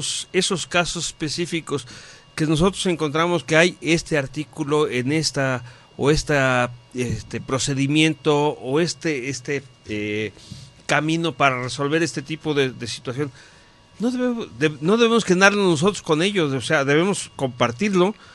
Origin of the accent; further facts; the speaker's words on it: Mexico; pero yo creo que todos somos mexicanos